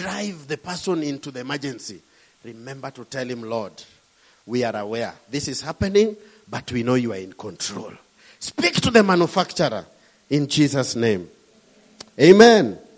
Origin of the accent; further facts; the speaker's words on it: Kenya; One day perhaps you'll see this picture of this fellow from Kenya. Maybe my accent might not even be the best.